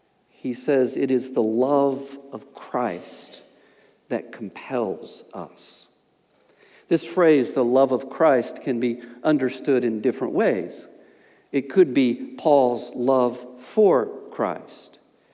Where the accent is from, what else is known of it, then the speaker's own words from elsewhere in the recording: Appalachia, United States; See, I grew up in Appalachia in a rural environment, and everywhere I went, people were shouting